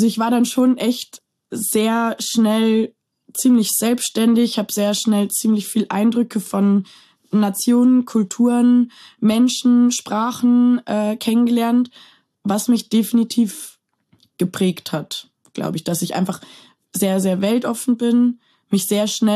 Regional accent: Bad Salzuflen, North Rhine-Westphalia, Germany; born or raised there; also born or lived in Lemgo

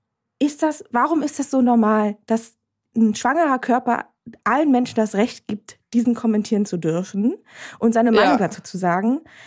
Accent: Parchim, Mecklenburg-Vorpommern, Germany; War einkaufen in Parchim City, in meiner alten Heimat.

